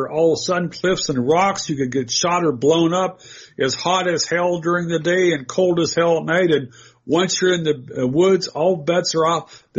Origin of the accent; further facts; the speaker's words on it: Virginia, United States; I live in Maryland. I was raised in Virginia.